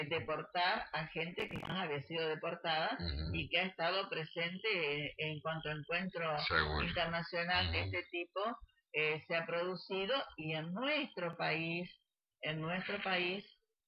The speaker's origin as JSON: {"language": "Spanish", "country": "Argentina", "said": "quiero saber, como ciudadana argentina, qué es lo que ocurrió"}